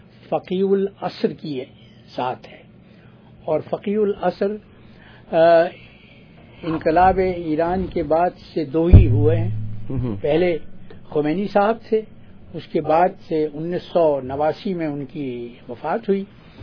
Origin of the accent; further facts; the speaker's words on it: Delhi, India; born there; میں جس شہر میں پیدا ہوا تھا دلی میں